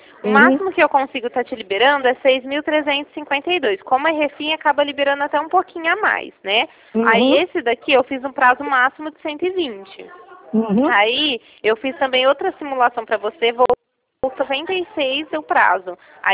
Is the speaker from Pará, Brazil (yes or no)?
no; Ribeirão Preto, São Paulo, Brazil; porque eu não sou de Taquaritinga, né? Eu sou daqui de Ribeirão Preto